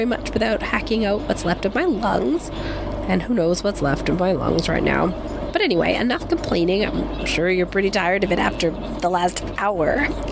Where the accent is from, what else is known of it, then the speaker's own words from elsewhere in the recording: Canada; I'm from Canada.